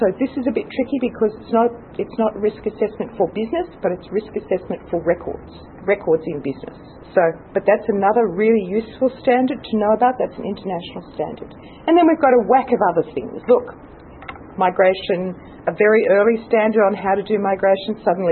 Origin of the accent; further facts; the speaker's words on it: Australia; And because we're Australian, we don't like the definitions necessarily that other people perhaps want to constrain records by.